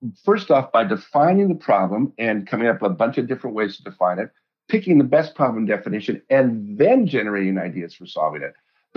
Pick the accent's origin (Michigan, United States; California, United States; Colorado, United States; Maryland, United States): Colorado, United States; I grew up in Colorado, and when I was in high school, I picked up the guitar and started playing guitar